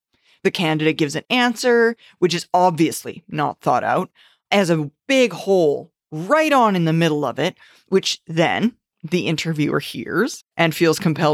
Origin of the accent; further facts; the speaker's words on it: Raymore, Saskatchewan, Canada; In Saskatchewan, in Canada. Mm-hmm. I would say Raymore.